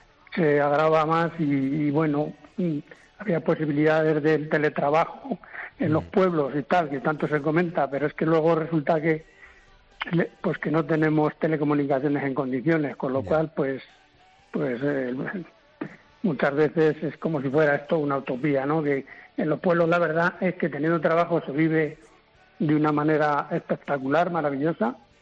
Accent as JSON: {"language": "Spanish", "town": "Peralejos de las Truchas", "region": "Castilla-La Mancha", "country": "Spain", "tie": "born or raised there", "said": "yo nací en Peralejos de las Truchas, entonces yo estoy muy orgulloso de ser de Alejos de las Truchas, me encanta mi pueblo."}